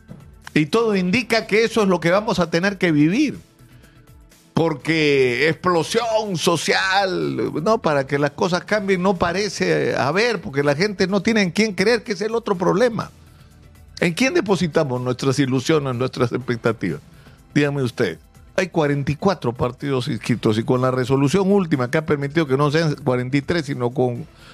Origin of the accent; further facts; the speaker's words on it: Peru; lo que nos une como peruanos